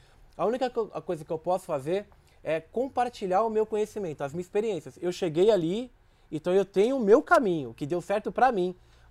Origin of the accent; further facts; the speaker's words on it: Minas Gerais, Brazil; moved away; eu fui morar no Rio de Janeiro, eu sou de Minas, né? Aí fui morar no Rio